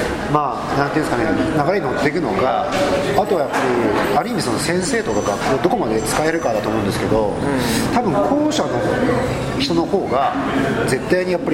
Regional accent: Niigata, Japan; ちなみに僕新潟県人ですから

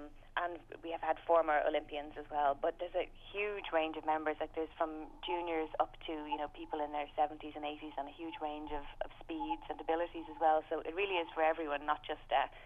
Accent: Raheny, Leinster, Ireland; because I grew up in Rohini

